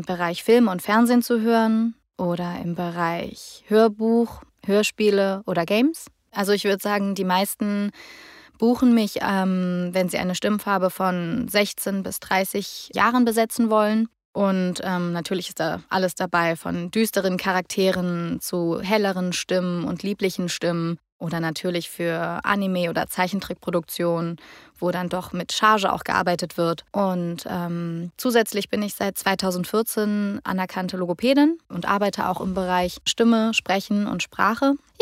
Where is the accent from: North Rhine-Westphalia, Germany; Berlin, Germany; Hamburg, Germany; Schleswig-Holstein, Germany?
Hamburg, Germany; born there; ich bin 1991 in Hamburg geboren.